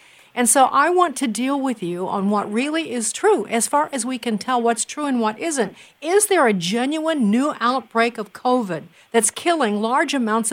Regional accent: Chicago, Illinois, United States; I'm from Chicago. We have flu really bad in the winter

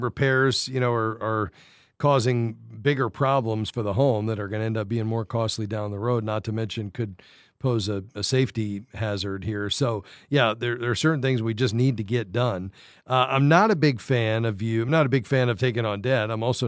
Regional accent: Fort Lauderdale, Florida, United States; Fort Lauderdale, Florida is where we're headed next. My hometown.

